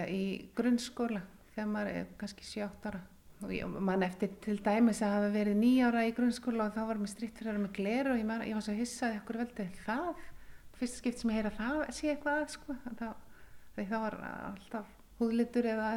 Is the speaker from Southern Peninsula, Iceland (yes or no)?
yes; Keflavík, Southern Peninsula, Iceland; also born or lived in New York / London; Ég 49 ára gömul, fædd á uppalinn á Íslandi, fæddist í Keflavík og búin að búa hérna mest alltaf ævi, bjó eitt ár í New York 2007-2008 og fyrst tvö árin svona af að til í London þar sem pappi minn bjó en annars bara Íslendingur